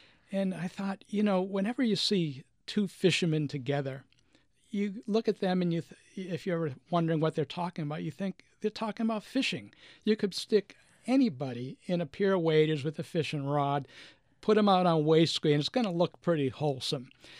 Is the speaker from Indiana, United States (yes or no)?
no; Boston, Massachusetts, United States; I used to go fishing with my dad. I grew up in Boston.